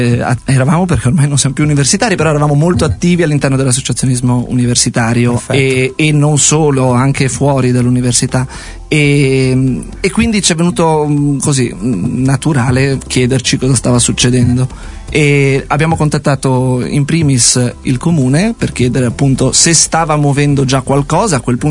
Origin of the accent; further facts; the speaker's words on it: Liguria, Italy; Io sono ligure, così facciamo subito questo coming out.